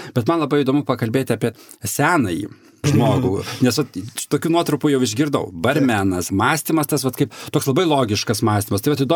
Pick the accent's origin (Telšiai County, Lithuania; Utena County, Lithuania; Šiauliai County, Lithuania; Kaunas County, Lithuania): Telšiai County, Lithuania; Plungė; Aš iš Plungės